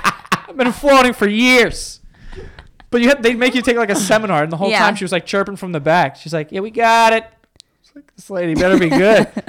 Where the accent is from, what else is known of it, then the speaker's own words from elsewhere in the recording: Queens, New York, United States; From Queens.